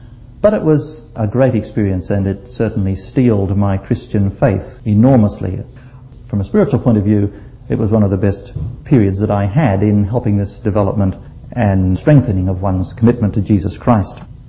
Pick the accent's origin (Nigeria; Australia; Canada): Australia; Cannon Hill, Queensland; I was from Cannon Hill, Gay was from Wynnum.